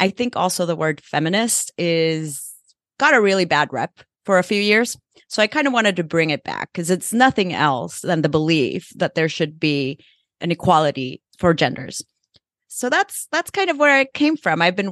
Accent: El Salvador; so I grew up in El Salvador. It's a very, very male-dominated country, patriarchal society.

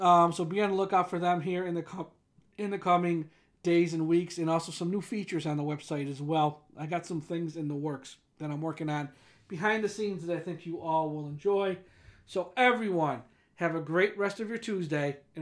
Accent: Syracuse, New York, United States; I told him I was someone from Syracuse, New York, and he sort of laughed

